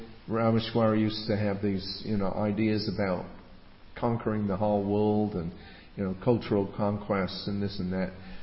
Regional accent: England, United Kingdom; now in Australia; I'm originally from England, so they were living in the northern England

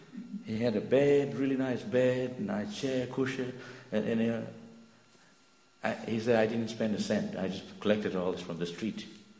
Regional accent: India; I'm not trying to say someone's better than the other, because I'm also from India.

